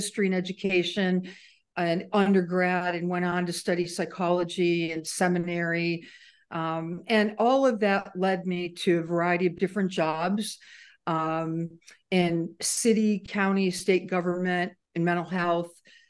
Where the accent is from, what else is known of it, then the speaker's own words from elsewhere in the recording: Cleveland, Ohio, United States; I'm from Cleveland and came from a really proud serving family of service men and women.